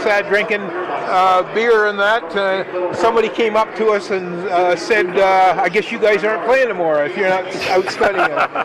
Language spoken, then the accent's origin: English; Canada; I'm a Canadian.